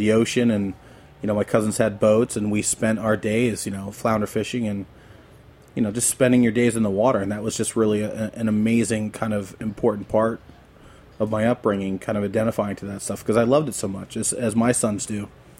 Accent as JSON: {"language": "English", "region": "New York", "country": "United States", "tie": "born or raised there", "also_born_or_lived": "Illinois / Ohio", "said": "I grew up in the Hudson Valley near Poughkeepsie. And my dad moved around a lot when we were kids. Not a lot, but I was born in Illinois and lived in Ohio and settled in New York in the late 70s"}